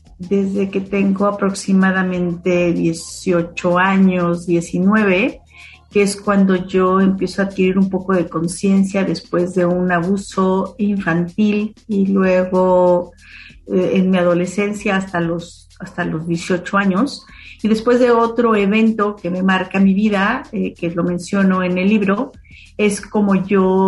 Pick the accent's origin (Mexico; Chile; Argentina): Mexico; Mexico City; also born or lived in Chihuahua; now in Guadalajara, Mexico; yo nací en Chihuahua por azares de mi madre y del destino, y los primeros 6 años viví aquí en Guadalajara, y el resto de mi vida transcurrió en México.